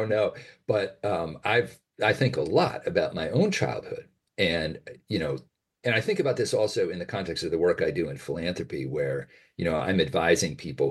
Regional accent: Amherst, Massachusetts, United States; now in Manhattan, United States; I grew up in Amherst, Massachusetts, on a street that was right next to UMass, like the most densely populated square quarter mile in the world

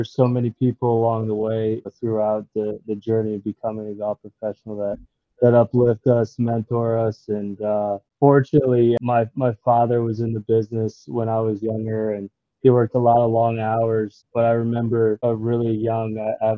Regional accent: North Carolina, United States; Gotten to see the world, and that's something I would have never envisioned growing up in North Carolina.

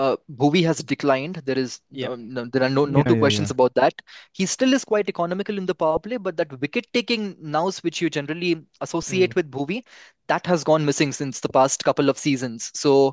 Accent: India; as every young Indian boy aspires to play for India. I too did once.

